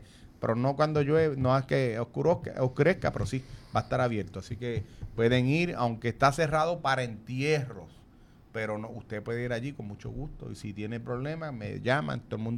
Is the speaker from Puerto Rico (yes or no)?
yes; Lares, Puerto Rico; algunos no viven en Lares, otros sí, que sigan apostando a la economía de mi pueblo